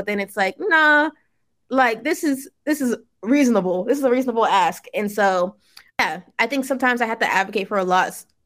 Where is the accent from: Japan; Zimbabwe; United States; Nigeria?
Nigeria; Yeah, I think that was definitely a thing, especially being Nigerian. So I went to a Nigerian church, and sometimes my aunties would be like, oh, you're still doing the rapping thing?